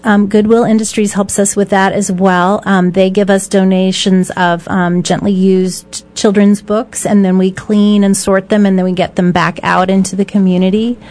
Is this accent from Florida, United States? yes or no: yes; Miami, Florida, United States; now in Tucson, United States; Originally. I'm from Miami, Florida.